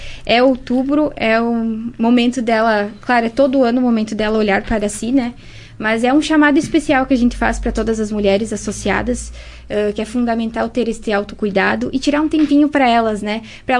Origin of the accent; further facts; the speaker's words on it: Vila Maria, Brazil; Eu sou de Vila Maria. A minha família é dali.